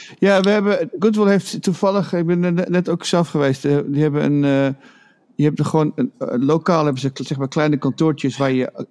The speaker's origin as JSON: {"language": "Dutch", "country": "Netherlands", "tie": "born or raised there", "said": "Toen ik opgroeide in Nederland, waren er geen. En ik ben nu net 60 geworden."}